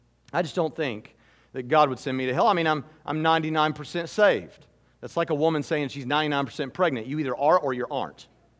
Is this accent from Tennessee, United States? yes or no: yes; Hermitage, Tennessee, United States; You know, when I was a child growing up outside of Nashville, Tennessee, in a town called Hermitage, in my backyard, I stepped on a rusty nail in our backyard.